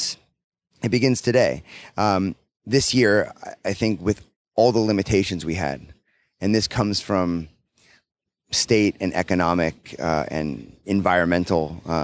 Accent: North Dakota, United States; making films in my home state of North Dakota, which I've been working on legislation for.

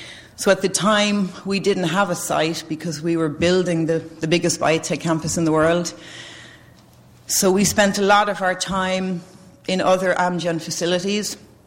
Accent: Ireland; you'll probably gather from my accent that I'm not from Boston. I'm not even from the US, so I was born in a little island on the far side of the Atlantic Ocean called Ireland, with about 6 million people, and I grew up there and I went to college there.

